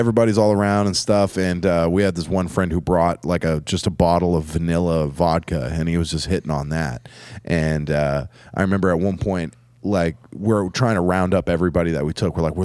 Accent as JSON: {"language": "English", "country": "United States", "said": "Diplomatic immunity. I'm American."}